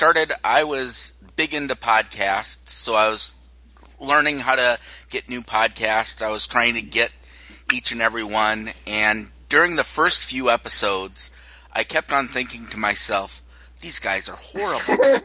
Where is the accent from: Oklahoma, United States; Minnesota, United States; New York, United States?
Minnesota, United States; which is kind of, I'm from Minnesota, and that's kind of how we do things here.